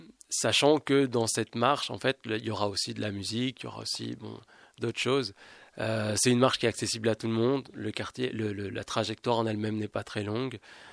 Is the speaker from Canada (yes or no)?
no; Grenoble, Auvergne-Rhône-Alpes, France; c'est ah ben, la montagne, parce que je suis grenoblois, mais je suis toujours dans la montagne